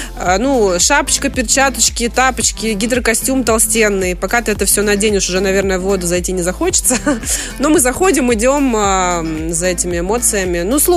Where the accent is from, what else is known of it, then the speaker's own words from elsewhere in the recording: Urals, Russia; так как я сама с Урала